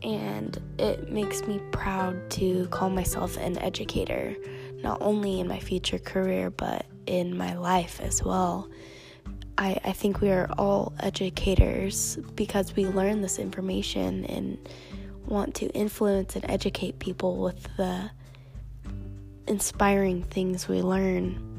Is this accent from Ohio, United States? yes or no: no; Monroe, Washington, United States; So, we're from Monroe, Washington, and Monroe, Washington is very, preferably white